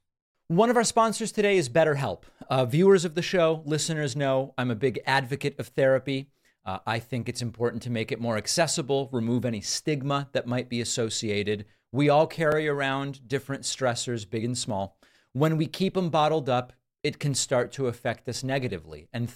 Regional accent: Argentina; born there; first language Spanish; English is a second language; I first learned Spanish when I was born in Argentina. Then I learned English. I learned some Hebrew in Hebrew school. I learned French in junior and high school.

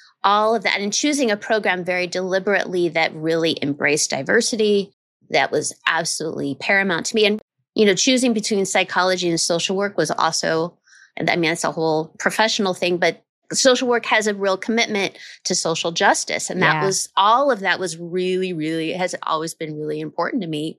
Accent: Omaha, Nebraska, United States; And I was I grew up in Omaha, Nebraska.

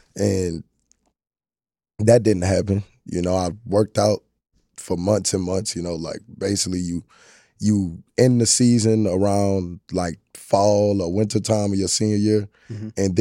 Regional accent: New Orleans, Louisiana, United States; I'm me. I'm from New Orleans, Louisiana. Grew up about 45 minutes away. Bounced all around Louisiana.

